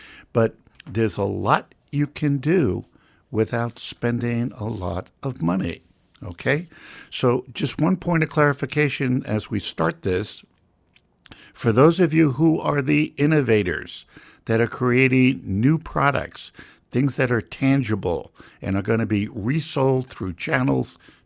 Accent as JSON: {"language": "English", "region": "Colorado", "country": "United States", "said": "We're from Colorado, so we love those images."}